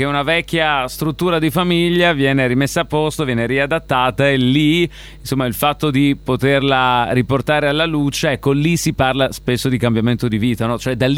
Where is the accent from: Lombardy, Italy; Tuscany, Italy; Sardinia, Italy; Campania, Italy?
Lombardy, Italy; Milan; Perché io sono milanese, il problema è quello